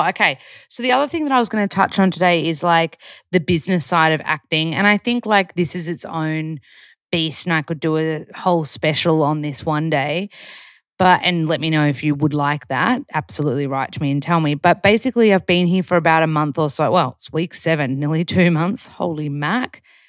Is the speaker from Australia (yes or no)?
yes; Australia; accent: Aussie; I'm not putting on a dialect like I'm in my natural Aussie accent